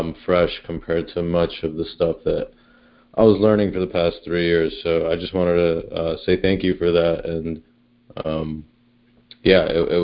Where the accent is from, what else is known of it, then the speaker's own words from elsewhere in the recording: New York, United States; now in Florida, United States; I'm from Florida, originally from New York.